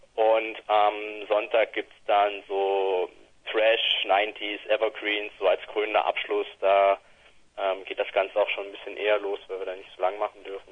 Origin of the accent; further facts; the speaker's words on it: Saxony, Germany; aus meiner alten Heimat, aus Ostsachsen.